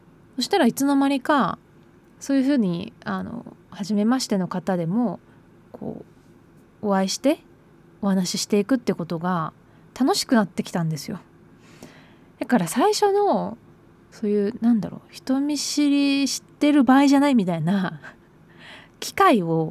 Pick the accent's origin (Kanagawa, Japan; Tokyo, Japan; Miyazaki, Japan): Miyazaki, Japan; Kushima; めちゃめちゃ地元が宮崎の、串間市っていう場所で、私の通ってた小学校中学校もすごく生徒数が少なくて、クラスメート5人とかだったので